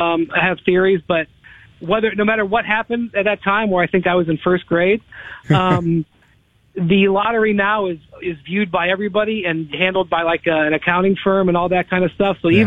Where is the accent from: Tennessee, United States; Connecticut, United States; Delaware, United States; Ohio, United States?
Ohio, United States; Akron; All right, so I'm from the Midwest. I'm from Akron, Ohio.